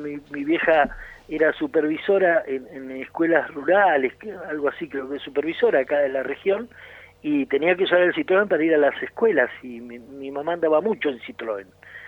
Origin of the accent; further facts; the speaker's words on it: El Bolsón, Río Negro, Argentina; aprendí mucho viviendo y andando por mi pueblo, por el Bolsón. Yo nací en Bolsón, me crié en Bolsón